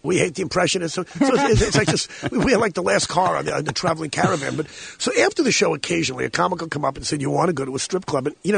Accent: New York, United States; so I'm from New York.

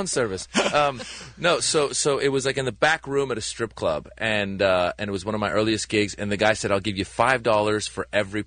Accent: Iran; now in United States; I'm from Iran originally.

